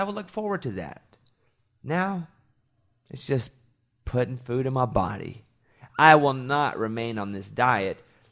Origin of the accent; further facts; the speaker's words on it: Arkansas, United States; And again, I grew up in Arkansas. You know, we didn't go to Maine, much less Iceland.